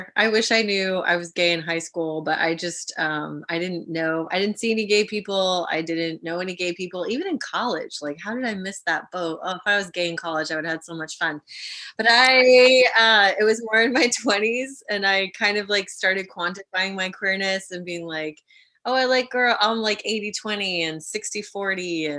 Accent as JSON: {"language": "English", "region": "Colorado", "country": "United States", "tie": "born or raised there", "lives_now": "California, United States", "said": "You know, I grew up in Colorado, which is, it's beautiful, but I don't ski."}